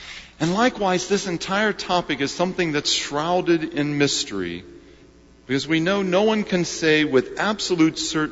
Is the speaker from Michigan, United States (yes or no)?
no; Kansas, United States; Well, I'm from Kansas, so that's one way this eases together.